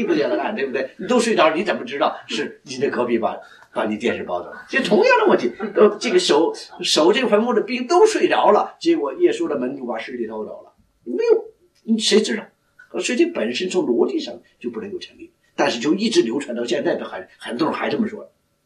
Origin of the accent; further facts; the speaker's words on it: China; 不像我们中国人的地上要挖一个土坑是吧